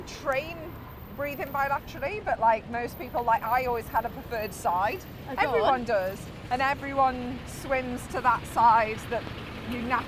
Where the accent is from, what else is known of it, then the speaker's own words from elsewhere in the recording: United Kingdom; As British people